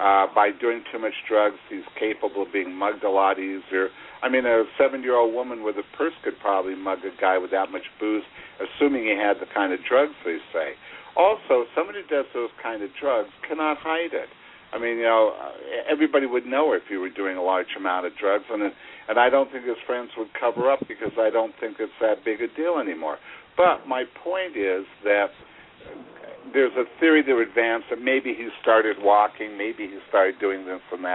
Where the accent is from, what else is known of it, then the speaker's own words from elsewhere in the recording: Los Angeles, California, United States; I grew up in Los Angeles. Of course I've been in gay bars.